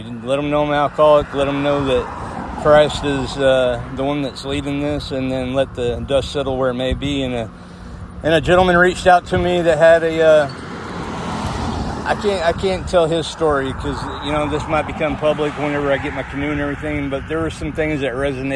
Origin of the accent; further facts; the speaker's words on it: Oklahoma City, Oklahoma, United States; I'm from Oklahoma City